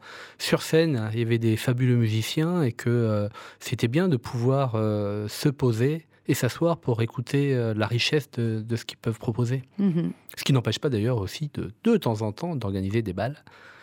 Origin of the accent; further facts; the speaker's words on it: Auvergne-Rhône-Alpes, France; qui se passe chez nous en Auvergne.